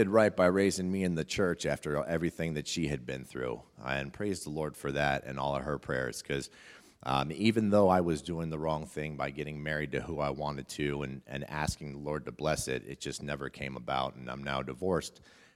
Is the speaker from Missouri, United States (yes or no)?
no; North Tonawanda, New York, United States; I'm 37. I'm from North Tonawanda, so Western New York, like y'all.